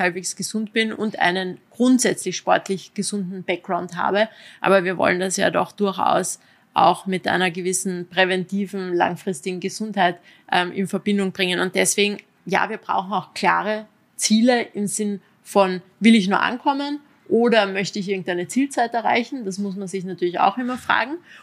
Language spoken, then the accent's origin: German; Carinthia, Austria; auch wir beide als Kärntner